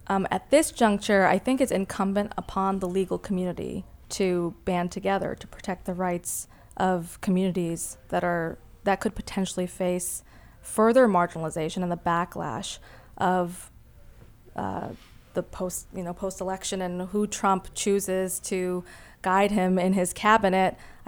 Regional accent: Massachusetts, United States; born there; And then they came to Massachusetts, and I was born in Massachusetts. But having that dual background also helped me to understand issues that immigrant populations face.

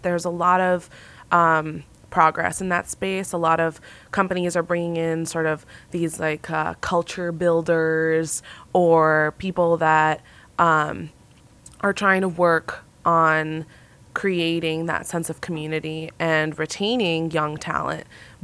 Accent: Boston, Massachusetts, United States; Well, I'm from Boston

